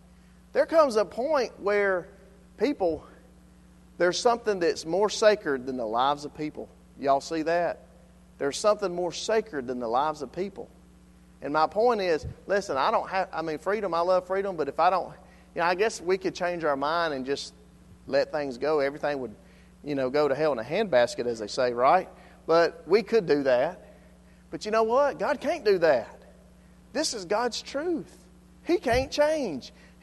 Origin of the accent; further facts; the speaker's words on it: United States; So what I'm saying is, a man, as an American, we understand that sometimes people die for what we believe